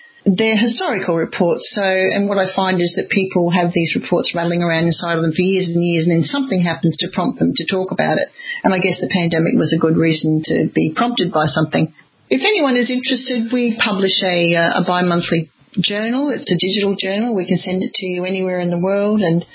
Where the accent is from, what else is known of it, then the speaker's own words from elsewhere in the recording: Queensland, Australia; My home state of Queensland, we've only had 6 deaths from the very beginning.